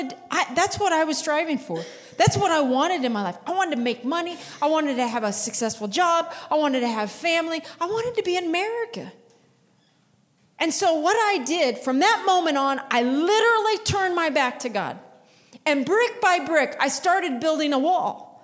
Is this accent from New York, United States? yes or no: no; St. Joseph, Missouri, United States; I was born and raised in St. Joseph. I know it all. I graduated from Central.